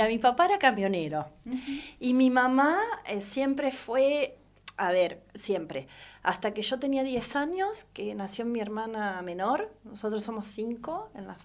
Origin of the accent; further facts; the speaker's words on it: Bonifacio, Buenos Aires Province, Argentina; born there; also born or lived in Henderson / Salazar / La Plata; Yo fui una migrante toda mi vida desde que nací. Nací en Bonifacio, Laguna Encina, partido de Guaminí, cerca de Pigüé, Bahía. Está a 200 y pico kilómetros también de Bahía, pero provincia de Buenos Aires.